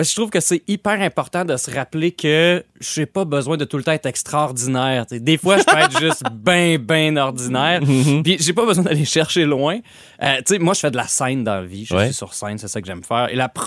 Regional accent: Saint-Marcellin, Quebec, Canada; j'expliquais que je venais de Saint-Marcellin.

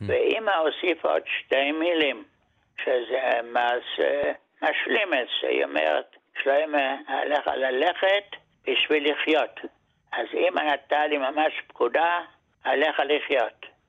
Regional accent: Germany; Hebrew is a second language; now in Israel; אני יליד גרמניה. כשהייתי בן 8 היטלר הגיע לשלטון.

